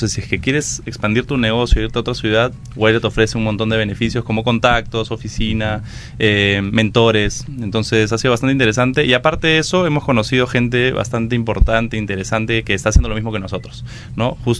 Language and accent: Spanish; Tacna, Peru; Porque yo soy de provincia, yo soy de Tacna.